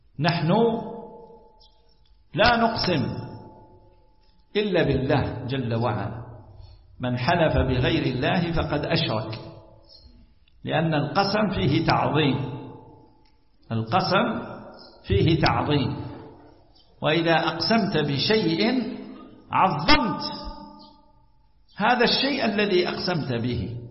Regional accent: Algeria; احنا عندنا في الجزائر

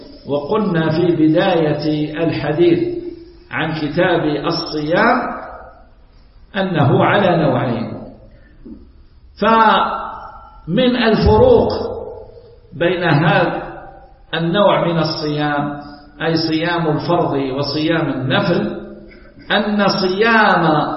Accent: Algeria; احنا عندنا في الجزائر نقول له الرفيس، ما ادري ايش تقولوا له انتم

